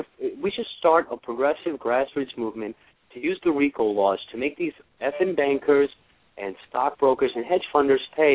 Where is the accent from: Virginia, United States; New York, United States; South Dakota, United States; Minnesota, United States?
New York, United States; New York City; I grew up right here, man. I grew up on like on the Donk and Putnam on, between like Bushwick and Ridgewood.